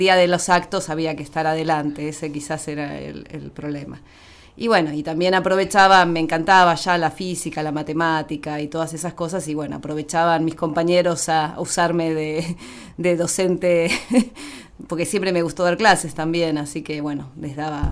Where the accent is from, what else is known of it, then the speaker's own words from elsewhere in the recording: Buenos Aires Province, Argentina; el primer grado en Capital Federal, después nos mudamos a provincia de Buenos